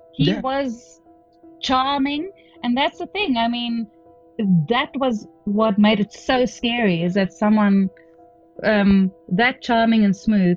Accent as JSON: {"language": "English", "country": "South Africa", "moved": "yes", "lives_now": "Australia", "said": "So I'm from South Africa originally, you're from the States, and we both live in Australia"}